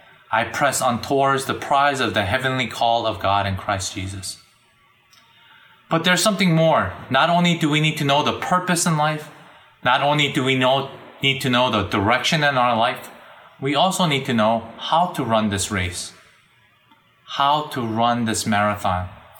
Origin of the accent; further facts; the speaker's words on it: New Jersey, United States; And growing up in Northern Jersey, for me, the city was New York City.